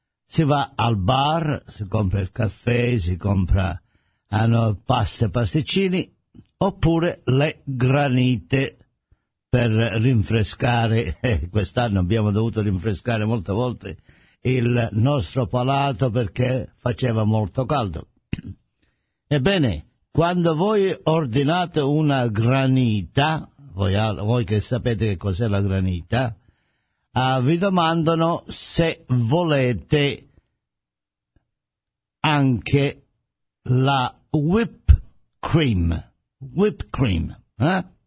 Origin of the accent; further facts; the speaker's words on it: Siderno, Calabria, Italy; così come sono orgoglioso del mio paese, Siderno, nella provincia di Reggio Calabria